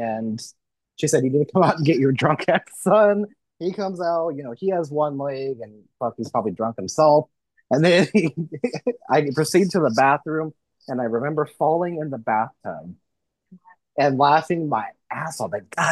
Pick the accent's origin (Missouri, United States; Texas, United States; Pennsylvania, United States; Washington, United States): Missouri, United States; now in Kansas, United States; And so I live in Kansas now, but I grew up in Missouri.